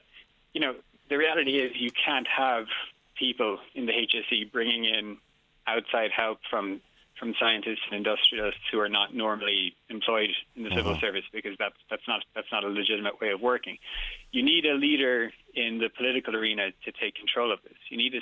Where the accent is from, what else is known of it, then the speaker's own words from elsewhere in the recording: Waterford, Munster, Ireland; I'm from Waterford.